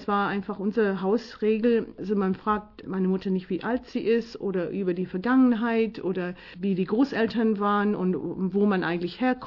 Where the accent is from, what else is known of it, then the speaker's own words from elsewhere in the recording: England, United Kingdom; Ich bin aufgewachsen in England.